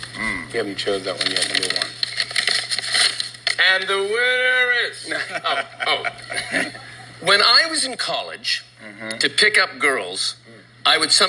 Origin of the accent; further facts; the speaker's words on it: London, United Kingdom; I'm from London, and I'm a bloke from London.